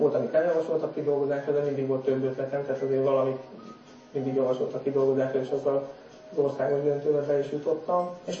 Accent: Budapest, Hungary; born there; 1974-ben születtem Budapesten

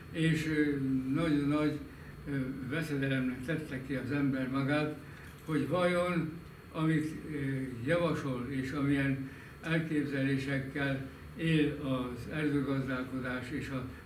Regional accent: Vas, Hungary; born there; elérkeztem a 88. életévemhöz. 1929. júliusában születtem a Vas megyei Bejzelt Jánoson. Ez a Vas megyei Bejzelt János, ez Sárvártól mintegy 15 kilométerre

